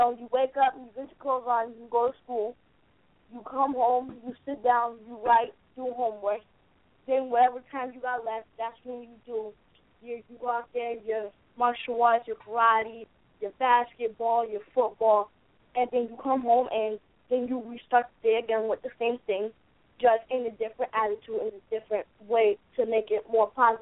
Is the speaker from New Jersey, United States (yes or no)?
no; Schenectady, New York, United States; I'm from Schenectady, New York.